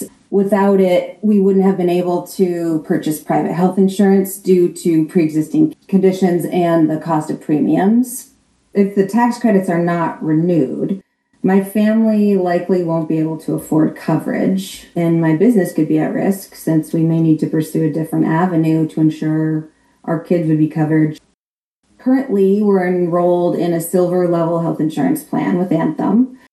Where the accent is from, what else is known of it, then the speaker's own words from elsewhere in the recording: Maine, United States; I grew up in Maine, as did my husband. We returned here to start a family and a business.